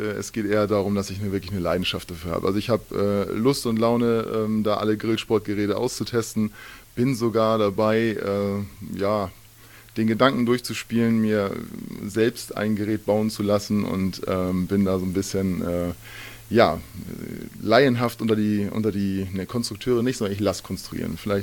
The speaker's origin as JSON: {"language": "German", "region": "Hamburg", "country": "Germany", "tie": "born there", "said": "Ich bin in Hamburg geboren"}